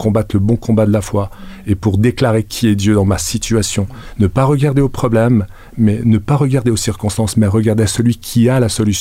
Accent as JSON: {"language": "French", "region": "Valais", "country": "Switzerland", "lives_now": "Geneva, Switzerland", "said": "j'ai 51 ans. En fait, je suis valaisan. Ça fait à peu près 29 ans que j'habite Genève."}